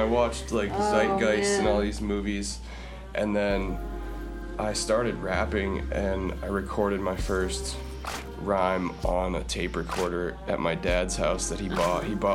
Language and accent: English; Massachusetts, United States; now in Brooklyn, United States; I'm currently based in Brooklyn, New York. I'm from Western Massachusetts, Berkshire County